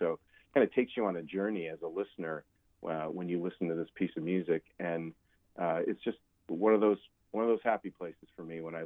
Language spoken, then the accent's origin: English; Syracuse, New York, United States; I lived at home for a couple years during college, and since I grew up in Syracuse and I went to the university